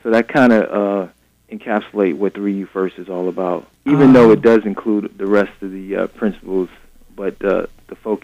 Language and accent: English; New York, United States; moved away as an adult; also born or lived in Washington State; now in San Francisco Bay Area, United States; Well, I'm originally from New York, but I migrated to California via Washington State.